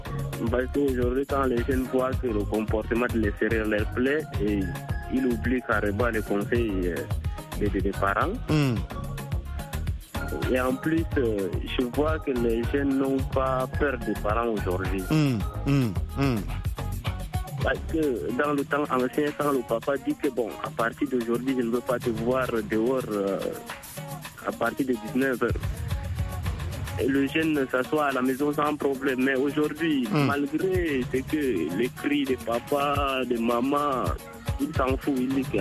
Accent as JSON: {"language": "French", "country": "Chad", "lives_now": "Cameroon", "said": "Je ne suis pas camère, je suis tchadien."}